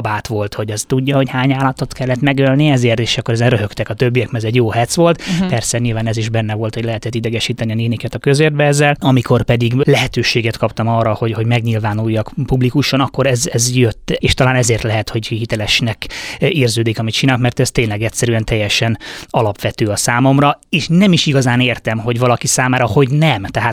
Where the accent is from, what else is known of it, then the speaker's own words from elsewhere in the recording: England, United Kingdom; vezethető vissza, hogy én Angliában voltam gyerek, ott a BBC-n, David Attenborough természetfilmeken nőttem föl